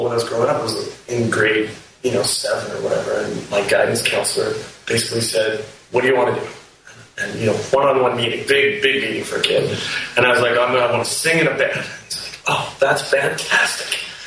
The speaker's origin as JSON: {"language": "English", "town": "Vancouver", "region": "British Columbia", "country": "Canada", "said": "We're from the West Coast in Vancouver, Canada"}